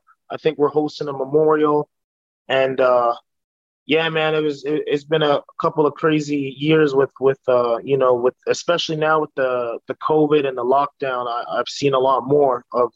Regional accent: Calgary, Alberta, Canada; I grew up in Calgary, Alberta, Canada.

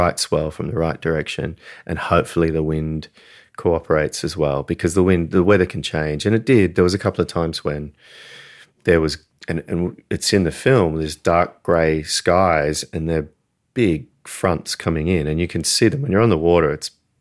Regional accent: Australia; accent: Australian; Yeah, it's my Australian accent playing with you, sorry.

